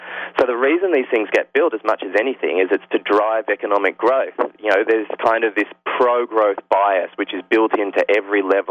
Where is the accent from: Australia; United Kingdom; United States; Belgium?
Australia; Sydney, New South Wales; I'm originally from Sydney, Australia.